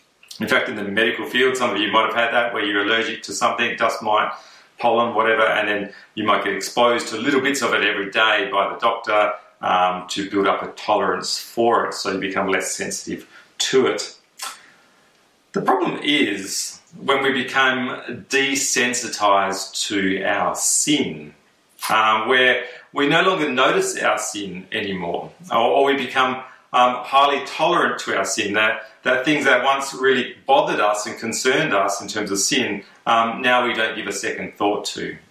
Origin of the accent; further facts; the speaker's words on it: Katanning, Western Australia, Australia; So I grew up in Katanning on a farm